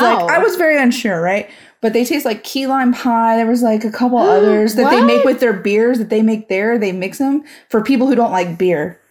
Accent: Charleston, United States; Because I grew up in Charleston, which isn't that far from here.

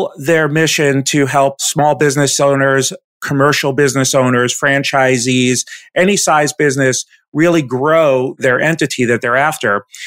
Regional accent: New York, United States; also born or lived in Washington, D.C.; now in Charlotte, United States; I'm currently living in Charlotte, North Carolina with my wife and two boys and dog. I'm originally from New York, went to school in upstate New York.

